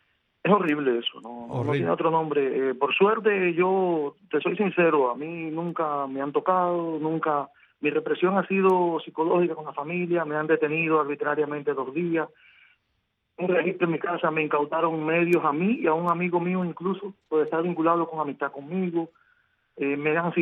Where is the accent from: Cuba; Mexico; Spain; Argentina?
Cuba; como cubano